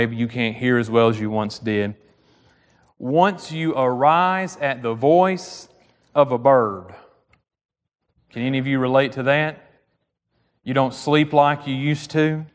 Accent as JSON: {"language": "English", "town": "Piedmont", "country": "United States", "said": "And I'm from Piedmont, so I'm like, nobody keeps their teeth."}